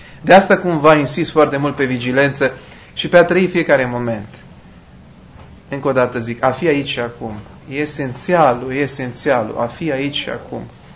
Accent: Romania; Sigur că și eu sunt mândru că sunt român, dar nu înainte de a fi ortodox.

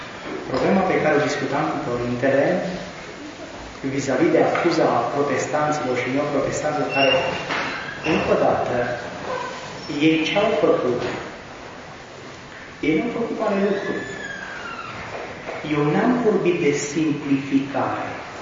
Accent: Turda, Cluj County, Romania; now in Alba Iulia, Romania; Deloc sunt din Turda, așa că nu sunt un musafir.

